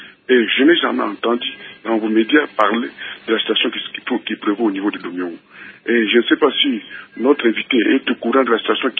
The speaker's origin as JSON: {"language": "French", "town": "Mweka", "region": "Kasaï", "country": "DR Congo", "tie": "born or raised there", "said": "je suis natif du territoire de Mouéka."}